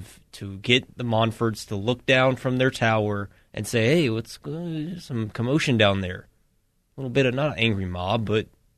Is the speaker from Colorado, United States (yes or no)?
yes; Colorado, United States; oh, I'm from Colorado. We just went to a parade, and next year we're going to a Rockies parade